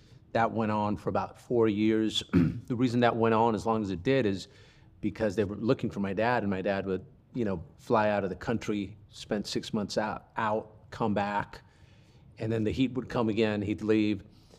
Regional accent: United States; born or raised there; also born or lived in Bogota, Colombia

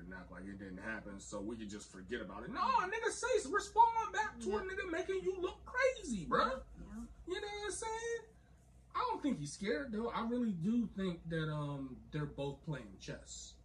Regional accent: Florida, United States; Honestly, I'm from Florida.

